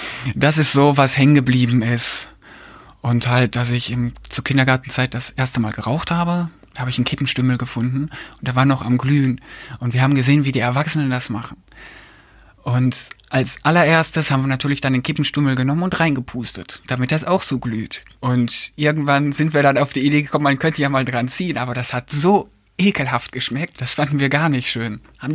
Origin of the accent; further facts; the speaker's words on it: Kleve, North Rhine-Westphalia, Germany; Kleve ist meine Heimat, darauf beziehe ich mich auch noch